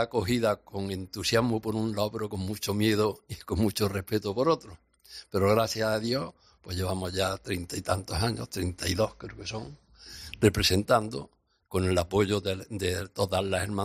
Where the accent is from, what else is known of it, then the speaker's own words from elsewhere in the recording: Iznájar, Andalusia, Spain; yo, que soy de Innájar